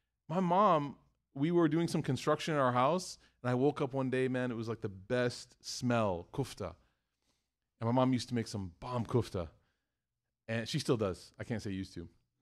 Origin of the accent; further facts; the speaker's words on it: Chicago, Illinois, United States; But in the North, if you say hi to somebody, I remember I'm from Chicago. When I first moved to Tennessee for a little bit